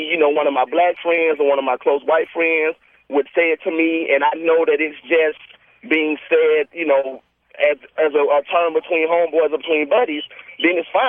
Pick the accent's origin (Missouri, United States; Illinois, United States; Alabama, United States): Alabama, United States; Birmingham; You know, I grew up in Birmingham, Alabama, so I've been called that word a number of times